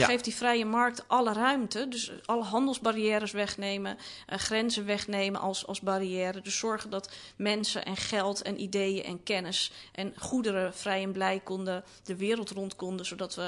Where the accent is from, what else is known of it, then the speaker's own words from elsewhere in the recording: Amsterdam, North Holland, Netherlands; In de stad. Ik ben opgegroeid in de Watergraafsmeer.